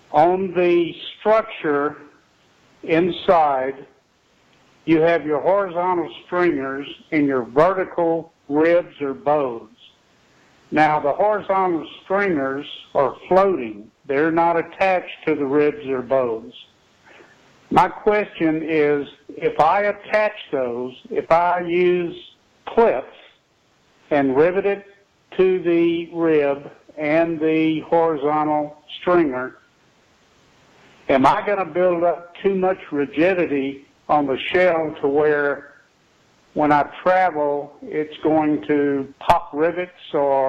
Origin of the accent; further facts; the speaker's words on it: Fredericksburg, Texas, United States; We're from Fredericksburg, Texas, in the Hill Country.